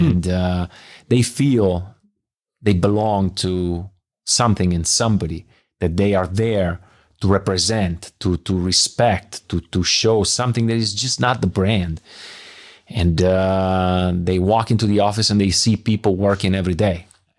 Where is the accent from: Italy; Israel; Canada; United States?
Italy; Bologna, Emilia-Romagna; he's from Milan and I'm from Bologna